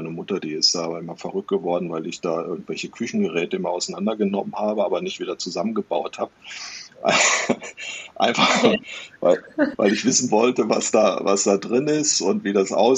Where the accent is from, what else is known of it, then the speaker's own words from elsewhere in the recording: North Rhine-Westphalia, Germany; Ich komme ja wirklich aus dem Arbeiterhaushalt. Ja, in einem Arbeiterhaushalt im Ruhrgebiet.